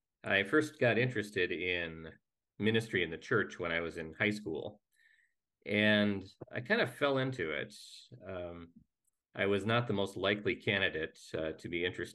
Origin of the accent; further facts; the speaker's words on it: Minnesota, United States; And I went through confirmation in my Lutheran church there in my hometown in Minnesota, and didn't really take much of it to heart.